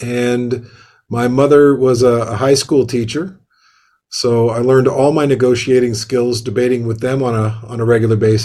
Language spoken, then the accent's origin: English; Windsor, Ontario, Canada; moved away as an adult; now in United States; Well, I grew up in Windsor, Ontario. So technically, yes, I'm an immigrant. Came from Canada